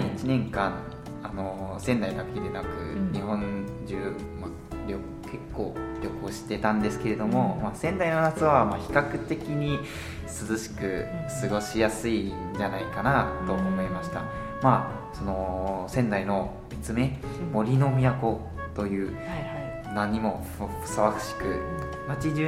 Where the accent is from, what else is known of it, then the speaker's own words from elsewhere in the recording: Malaysia; Japanese is a second language; 私は赤道に近いマレーシア出身なので、マレーシアは一年中温度と湿度が高い気候で